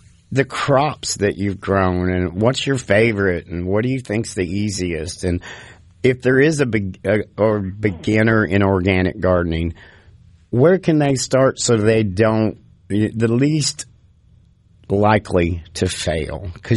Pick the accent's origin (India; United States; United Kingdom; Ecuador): United States; the Ozarks; when I was growing up in the Ozark Mountains, you know, I'm a hillbilly, right?